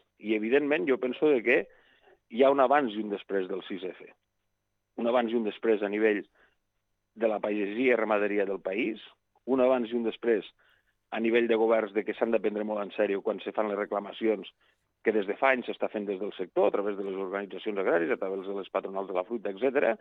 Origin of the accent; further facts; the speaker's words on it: Catalonia, Spain; aquí a Catalunya, penseu els que som de Lleida